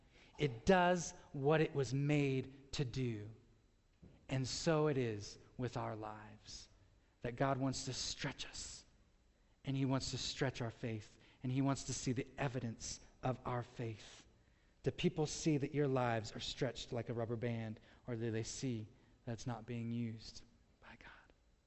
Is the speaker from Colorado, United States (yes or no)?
yes; Colorado, United States; not only am I preaching in Florida, but because I'm from Colorado.